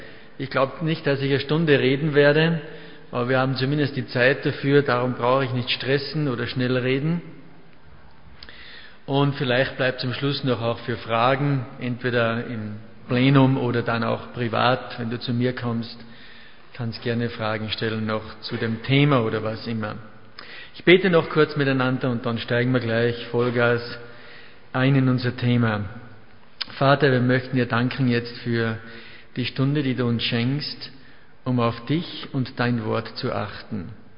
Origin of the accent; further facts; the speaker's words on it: Ramsau, Styria, Austria; bin eben aus Österreich, was man auch leicht hört, nicht weit von Salzburg, so eine Skistadt, Schladming, nebenbei ist Ramsau, da komme ich eigentlich her.